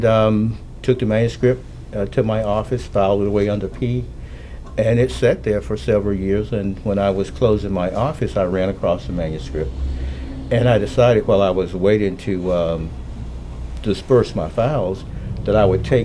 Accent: Macon, Georgia, United States; now in Atlanta, United States; I grew up here in Macon. I left Macon in 1980, went back to school, went to law school, practiced law in Atlanta for about 20 years

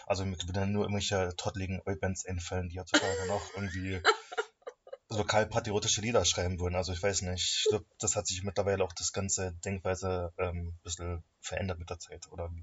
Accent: Cottbus, Brandenburg, Germany; wo ich mir schon wünschte, dass irgendwie Cottbus mehr so wie Dresden-Neustadt sein sollte oder so. Kann ich einfach nicht hier meine Heimat lieben

